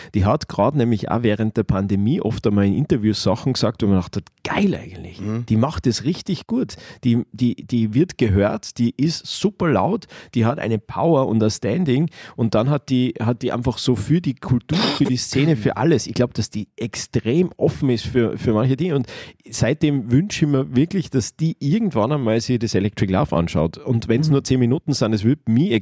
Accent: Salzburg, Austria; als Salzburger, der die Stadt wirklich liebt

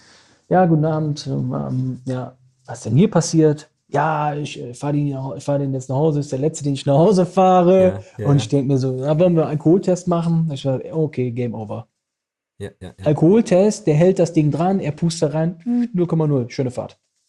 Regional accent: Benrath, North Rhine-Westphalia, Germany; Dann sind wir in den Benrader Ballon reingegangen, da, wo ich aufgewachsen bin. Ich kannte ja jeden.

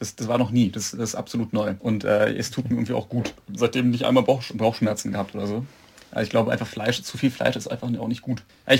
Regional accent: Berlin, Germany; Ja, ich komme auch ursprünglich aus Berlin, ja.

